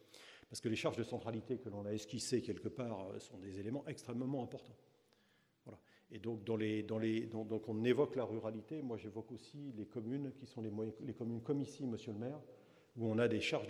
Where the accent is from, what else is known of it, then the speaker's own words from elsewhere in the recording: France; Enfin, on est français, quoi.